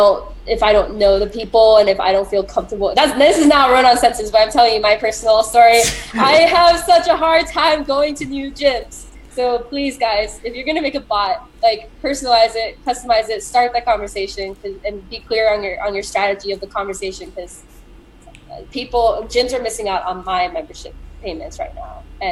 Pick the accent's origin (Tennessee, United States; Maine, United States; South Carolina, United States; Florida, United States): Florida, United States; I am from Florida, but my family is very Cuban and Spanish.